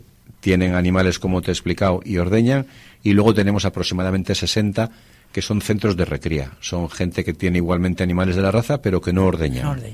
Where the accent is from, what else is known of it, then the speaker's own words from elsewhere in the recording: Santander, Cantabria, Spain; yo soy nacido en Santander y ahí me he criado, pero todos los veranos de mi vida los he pasado en el pueblo de mi madre, que es Güemes.